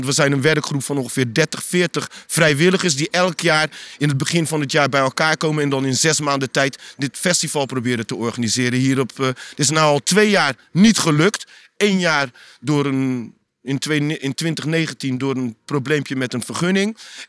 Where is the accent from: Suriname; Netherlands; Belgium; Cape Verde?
Cape Verde; En wij zijn Kaapverdianen, komen van de Groene Kaap.